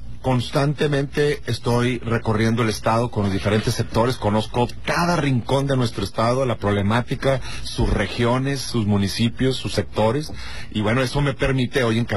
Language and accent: Spanish; Coahuila, Mexico; porque no todos los años... tengo la posibilidad de estar aquí en mi tierra